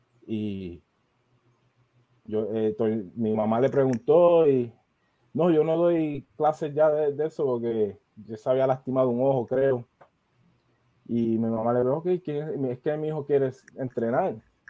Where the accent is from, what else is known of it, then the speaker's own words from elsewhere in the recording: Dorado, Puerto Rico; also born or lived in New York; yo nací en Nueva York, pero yo me crié en Puerto Rico, específicamente en Dorado. Y yo vivía en un barrio, el barrio Marismilla de Dorado, un barrio humilde